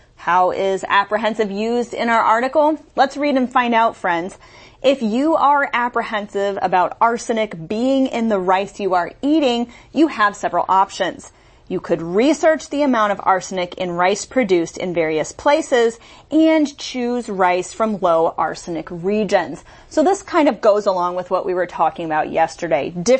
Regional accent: United States; moved away; Well, when I was growing up in the United States, we always boiled our rice.

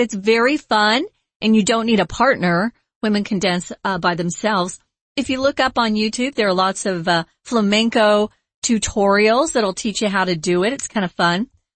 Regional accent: Arizona, United States; my home country or my home state, Arizona. It's very dry, very hot.

